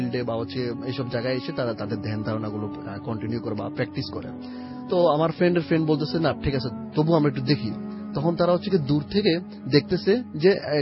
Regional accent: Dhaka, Dhaka Division, Bangladesh; জগন্নাথ ইউনিভার্সিটিতে সোশ্যাল ওয়ার্কে পড়ছি, আমি ঢাকা ওয়ারি থেকে আসছি।

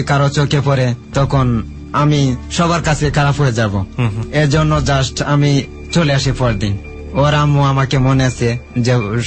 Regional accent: Barhatta, Mymensingh Division, Bangladesh; পরে আমি বললাম যে আমার বাড়ি বারহাটা।

